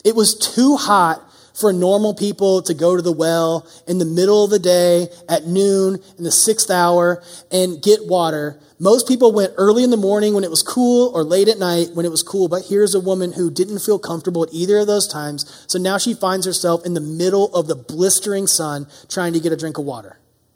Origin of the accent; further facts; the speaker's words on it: United States; I'm from the South where you do walk up to strangers and you're just like, hey, how's it going, man?